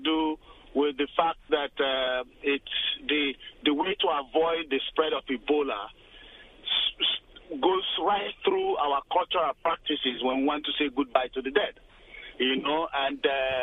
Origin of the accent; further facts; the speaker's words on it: Northern Province, Sierra Leone; I'm actually from Sierra Leone and close to the Guinea border.